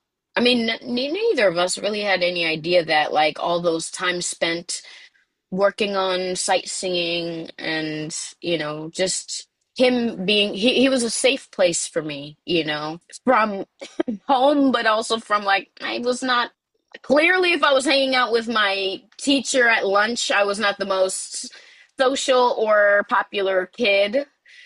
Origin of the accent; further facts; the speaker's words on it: New York, United States; also born or lived in Baltimore, Maryland; So I grew up in Long Island. I went to Malvern High School, which is literally had like 350 people total, I believe, while I was there.